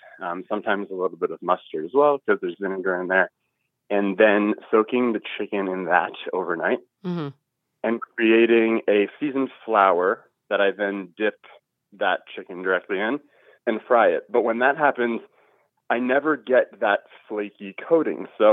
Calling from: Overland Park, Kansas, United States; I'm calling from Overland Park, Kansas.

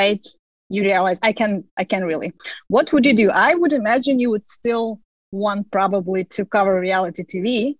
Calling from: New York, United States; I'm calling from New York.

